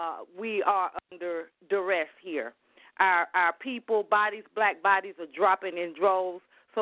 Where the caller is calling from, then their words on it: Georgia, United States; Greetings. … I'm calling from Georgia.